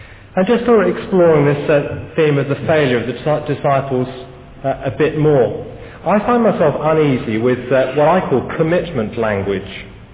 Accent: United Kingdom; because I'm British and I don't do that sort of thing.

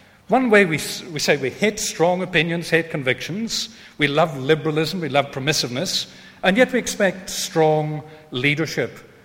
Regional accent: United Kingdom; we mustn't think we're unique in this way as British people.

